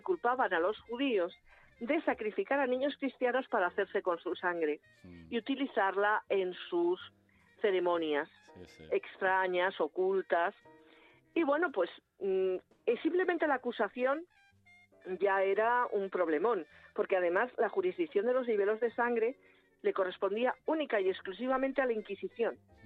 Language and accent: Spanish; Madrid, Community of Madrid, Spain; los que somos de Madrid